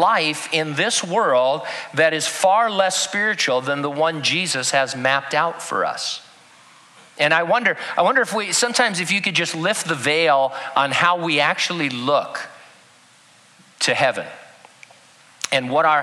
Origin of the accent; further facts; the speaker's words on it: United States; So I'm an American, and I like California even.